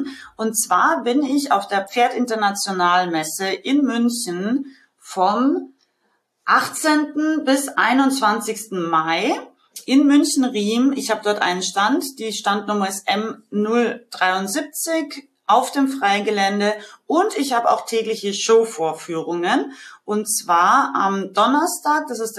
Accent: Austria; aus meinem Heimatland Österreich

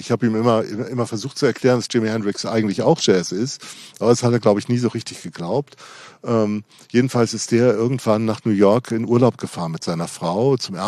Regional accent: Darmstadt, Hesse, Germany; ich komme aus Darmstadt, das ist eine Stadt 30 Kilometer südlich von Frankfurt.

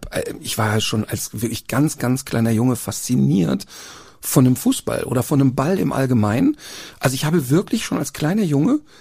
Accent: Duisburg, North Rhine-Westphalia, Germany; Ja, da aufgewachsen, ein paar Meter davon entfernt geboren.

